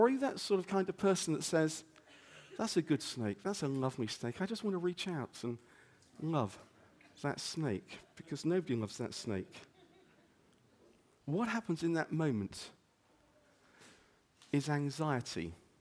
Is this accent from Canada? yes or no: no; England, United Kingdom; because I'm English, I went running into the woods to rescue my ball.